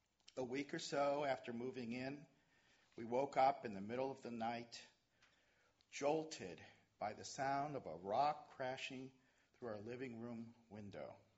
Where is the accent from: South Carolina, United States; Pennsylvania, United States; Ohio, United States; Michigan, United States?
Pennsylvania, United States; Erie; I remember as a 13-year-old teenager in the mid-60s, growing up in Erie, Pennsylvania, when my family moved into a newly developed suburban neighborhood to promote the cause of integration.